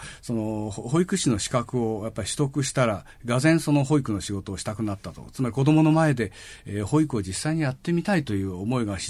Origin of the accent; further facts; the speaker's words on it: Shizuoka, Japan; 地元の静岡